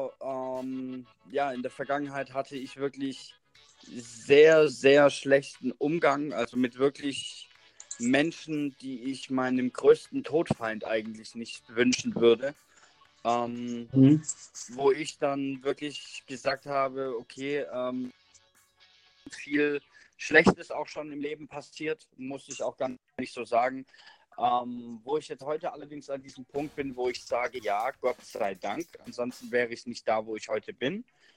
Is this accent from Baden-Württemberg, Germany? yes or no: yes; Stuttgart, Baden-Württemberg, Germany; 27 Jahre jung, komme aus Stuttgart.